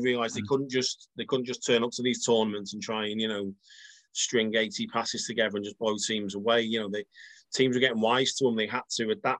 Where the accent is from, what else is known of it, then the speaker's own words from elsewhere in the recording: Wales, United Kingdom; So I grew up in North Wales